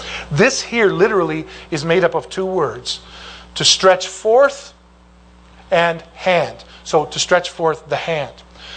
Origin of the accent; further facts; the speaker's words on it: United States; You see, I'm an American, inductive Bible study, observation, interpretation, application.